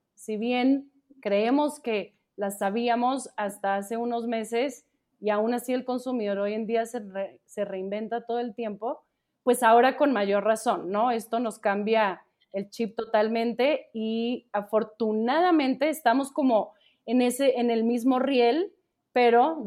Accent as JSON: {"language": "Spanish", "country": "Colombia", "moved": "yes", "lives_now": "Mexico", "said": "yo soy colombiana, pero pues llevo ya aquí mucho tiempo, entonces ya también hablo como de nosotros los mexicanos"}